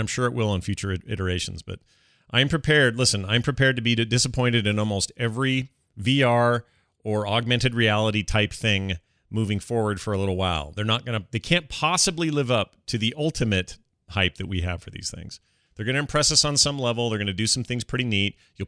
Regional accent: Montreal, Quebec, Canada; opening Motive, a new development studio in my hometown of Montreal, Canada

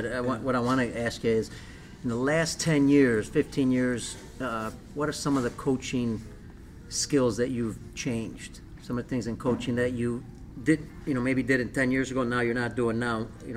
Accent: Italy; because I grew up in Italy

